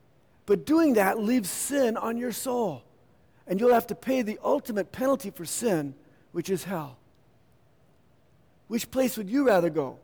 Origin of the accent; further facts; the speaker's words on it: United States; Now, I'm an American. I heard about Jesus all my life, but I never took Him seriously.